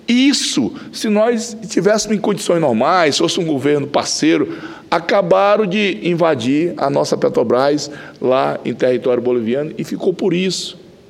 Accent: Acre, Brazil; muitas pessoas lá no meu estado morrem à míngua, porque não têm condição. Como é que a pessoa vai sair e pagar uma passagem? Eu já cheguei a voar Rio Branco, Brasília, R$3.000.

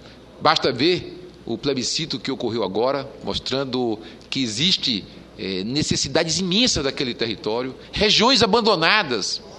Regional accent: Ceará, Brazil; Nós representamos o interesse do nosso estado, eu sou do Ceará

